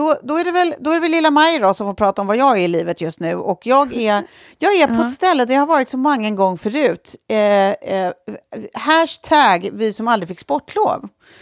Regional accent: Lidingö, Stockholm County, Sweden; vi har barndomskompisar då som bor på Lidingö där vi är uppvuxna, jag och Sofie.

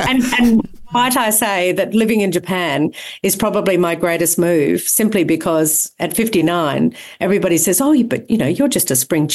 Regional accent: Australia; as an Australian

